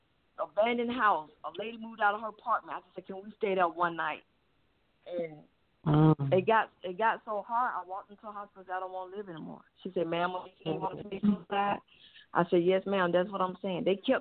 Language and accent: English; Atlanta, Georgia, United States; I'm 35 years old. I don't know. I'm born and raised in Atlanta. My family is here.